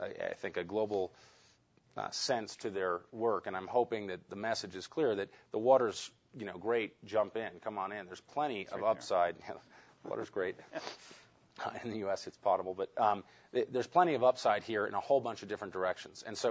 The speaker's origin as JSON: {"language": "English", "town": "New York City", "region": "New York", "country": "United States", "tie": "born there", "said": "So I was born in the Women's Hospital in New York City."}